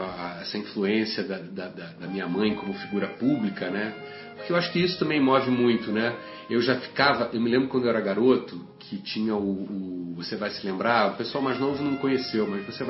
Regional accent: Rio de Janeiro, Brazil; Eu passei com a parte da minha infância no Rio Comprido, logo depois do túnel Rebouças. Sim. Mas a partir dos 8 anos eu sou um garoto zona sul mesmo, né? Assim, até os meus 16 eu morei no Leblon.

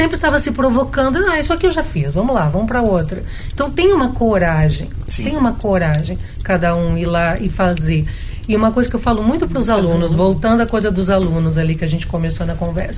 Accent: Brazil; Mas é meu também, porque eu sou brasileira

